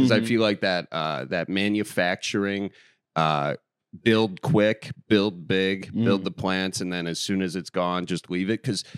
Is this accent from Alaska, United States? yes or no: no; Milwaukee, Wisconsin, United States; I grew up in the suburbs of Milwaukee.